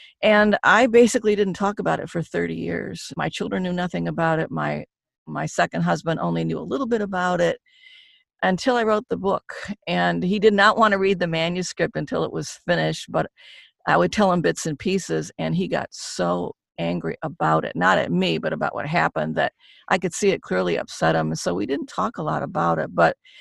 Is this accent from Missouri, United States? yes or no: no; Detroit, Michigan, United States; moved away; I had to leave Detroit, which I hated to do because it's my hometown.